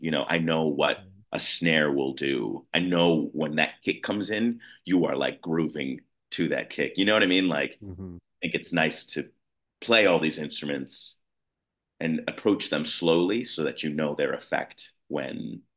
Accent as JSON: {"language": "English", "town": "Highwood", "region": "Illinois", "country": "United States", "tie": "born or raised there", "said": "I grew up in Highwood, which is a small town surrounded by a much bigger town called Highland Park on the north side of Chicago."}